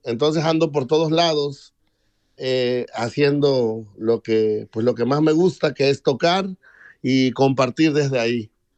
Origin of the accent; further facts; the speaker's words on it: Santiago Tuxtla, Veracruz, Mexico; soy de Santiago Tuxtla, Veracruz, soy músico